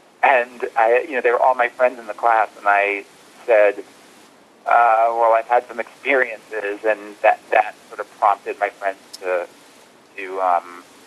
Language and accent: English; New York, United States; Yes, I was born in New York City. I grew up in the suburbs on Long Island.